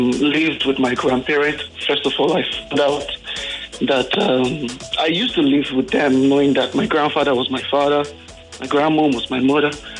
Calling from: Warri, Delta, Nigeria; I'm calling from Warri.

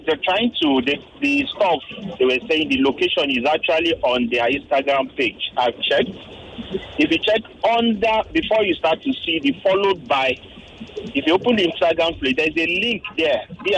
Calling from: Lagos, Nigeria; I'm calling from VI.

